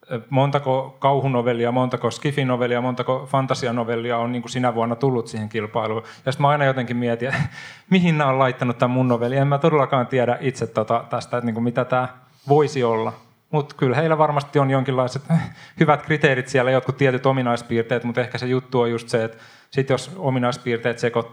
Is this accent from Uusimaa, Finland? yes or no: yes; Helsinki, Uusimaa, Finland; ja mä olen helsinkiläinen kirjailija